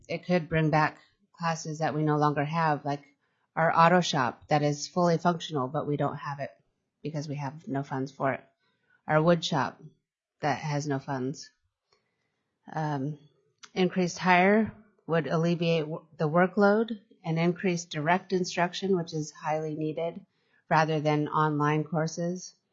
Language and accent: English; Hoonah, Alaska, United States; I'm from Hoonah, Alaska. I'm on my second term on the Hoonah City School Board